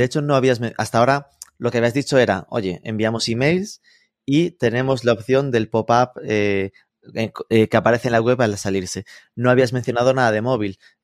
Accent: Mexico; yo es que vengo de México

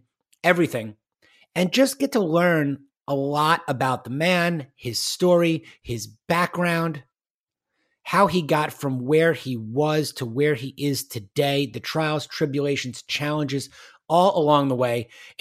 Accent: New York, United States; also born or lived in Michigan; Growing up in New York, going to college in Michigan, nothing closed.

